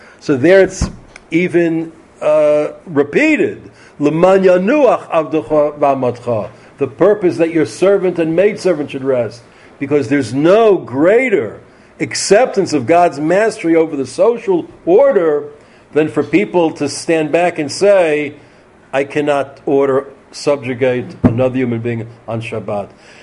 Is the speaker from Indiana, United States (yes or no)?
yes; Muncie, Indiana, United States; You have this all over America. I grew up with this in Muncie.